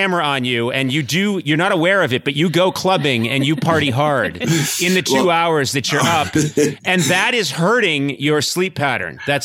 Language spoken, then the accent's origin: English; Boston, Massachusetts, United States; And I grew up in Boston.